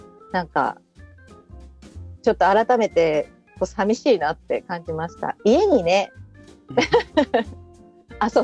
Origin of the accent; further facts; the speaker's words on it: Nagano, Japan; 私として、長野出身のものとして嬉しいっていうのも、まあ、ありますね